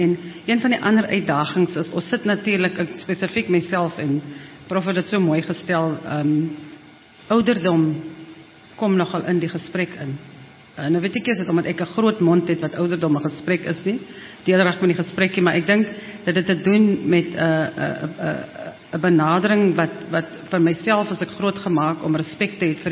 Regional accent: Northern Cape, South Africa; ek sien myself as 'n baie vriendelike persoon want ek kom van die Noord-Kaap. Die nadeel is ons is verskriklik regheid mense.

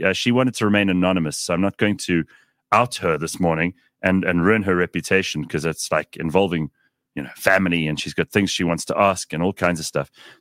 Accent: South Africa; I am a South African optimist.

